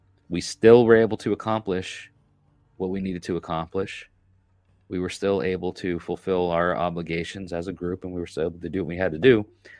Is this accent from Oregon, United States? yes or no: no; New York, United States; I remember growing up in New York working on a farm as a kid.